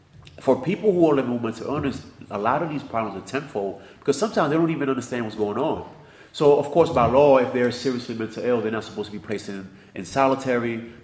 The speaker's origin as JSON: {"language": "English", "town": "New York City", "region": "New York", "country": "United States", "said": "and I'm from New York City, so most people are released directly into 42nd Street, Times Square."}